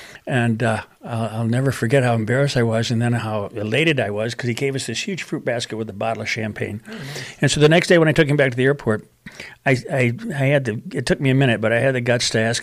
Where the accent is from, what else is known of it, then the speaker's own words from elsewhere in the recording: Litchfield, Michigan, United States; And I didn't know much because I grew up in Litchfield, Michigan, and all we had was CKLW out of Windsor.